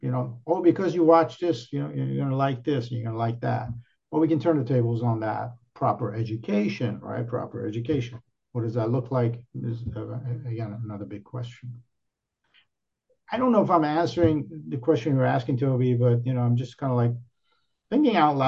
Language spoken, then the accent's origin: English; Iran; I was born in Iran.